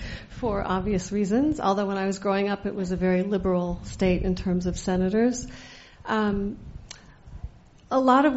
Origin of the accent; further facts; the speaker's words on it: Indiana, United States; now in Boston, United States; I live in Boston, but I was born in Indiana.